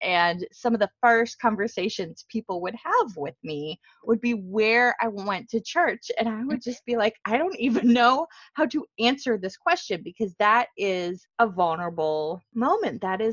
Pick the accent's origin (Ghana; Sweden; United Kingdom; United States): United States; the North; I grew up in the North, but I live in the South.